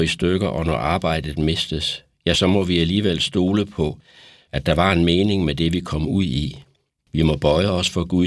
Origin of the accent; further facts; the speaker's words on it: Them, Central Denmark Region, Denmark; jeg er fra Tem og er tidligere selvstændig erhvervsdrivende.